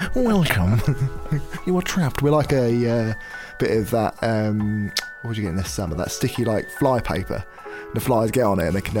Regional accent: United Kingdom; We're British, aren't we?

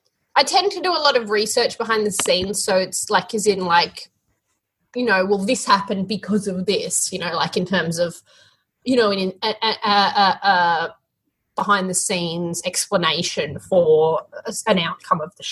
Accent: Australia; I swear a lot because I'm Australian. I'm really sorry.

